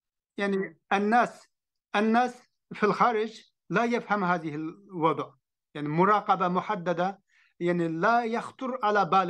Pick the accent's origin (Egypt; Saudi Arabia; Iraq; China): China; Hotan, Xinjiang; Arabic is a second language; خاصة يعني للمناطق الجنوبية مثل مدينة خوتن، هي مدينتي، ومن خوتن إلى كاشغر